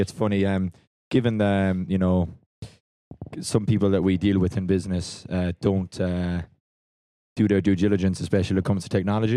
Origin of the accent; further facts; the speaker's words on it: Ireland; I think being Irish, you know, that luck of the Irish thing might work today.